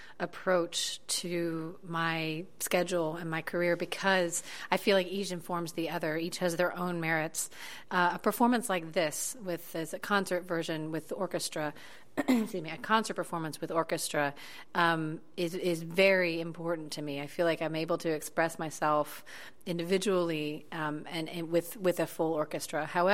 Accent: Huntsville, Alabama, United States; I grew up about 3 hours away from Knoxville, Tennessee. I grew up in Huntsville, Alabama.

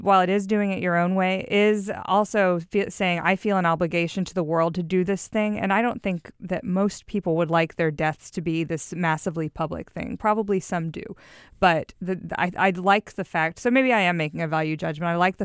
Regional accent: Mississippi, United States; also born or lived in Texas; a kid growing up in Mississippi and Texas.

